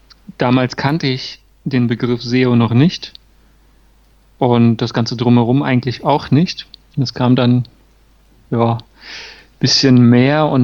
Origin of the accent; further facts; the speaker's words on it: Rietberg, North Rhine-Westphalia, Germany; Ich komme aus Riedberg